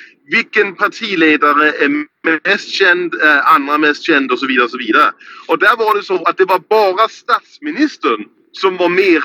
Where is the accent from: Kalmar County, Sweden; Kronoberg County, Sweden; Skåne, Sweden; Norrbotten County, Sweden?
Skåne, Sweden; accent: Scanian; min pappa är alltså från Skåne, från Helsingborg. Och därför har jag ju också skånsk familj. Och därför har jag ju pratat skånska när jag var barn. Så det är därför jag pratar en rimligen skånska.